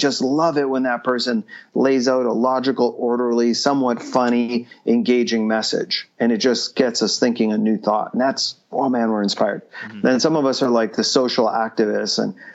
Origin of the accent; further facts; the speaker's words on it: Canada; my company moved me here and I'm working here for a few years. But I'm here. I'm a Canadian citizen.